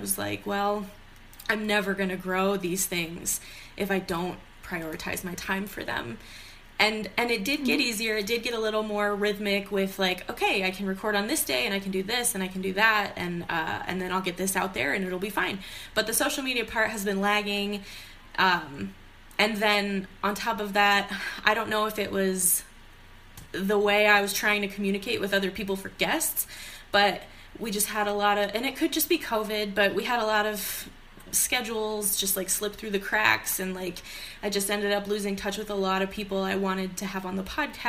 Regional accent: Midwest, United States; Because growing up in the Midwest, for me, it was very, what's vegan?

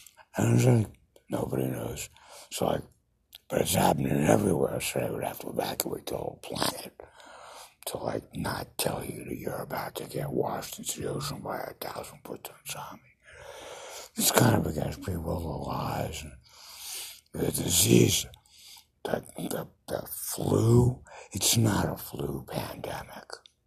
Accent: New York, United States; Cuomo resigned. I'm a New Yorker.

